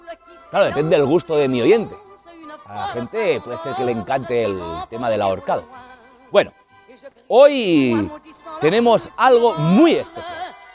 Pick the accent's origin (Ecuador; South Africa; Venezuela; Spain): Spain; Vaya, yo soy de España, claro.